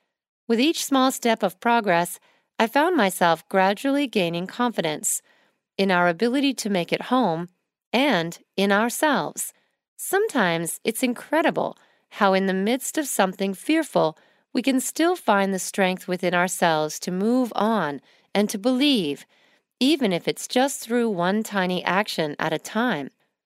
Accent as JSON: {"language": "English", "country": "United States", "said": "trails in parks across the United States, my home country"}